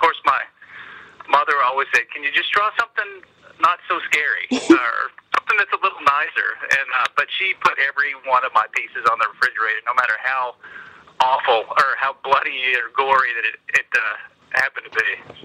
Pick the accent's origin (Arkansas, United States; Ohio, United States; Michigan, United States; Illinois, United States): Arkansas, United States; for 10 years and lost some of my accent. But when I got to a certain point, I wanted to come back to Arkansas.